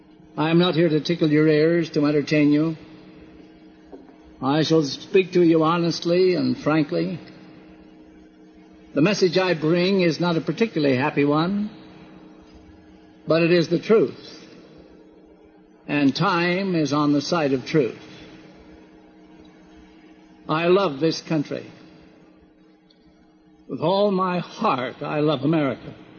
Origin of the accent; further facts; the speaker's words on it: United States; I appreciate more than I can say this opportunity to speak to you frankly as an American, one who prizes his citizenship in this blessed land.